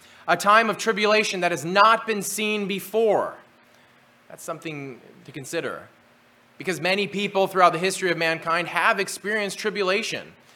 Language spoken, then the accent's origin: English; North Dakota, United States; You see, when I was a kid, we grew up in North Dakota. In North Dakota, I remember several times there were these giant blizzards